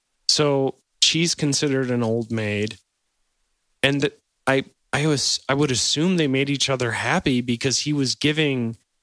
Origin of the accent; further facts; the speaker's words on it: Massachusetts, United States; Ah, we're from Massachusetts.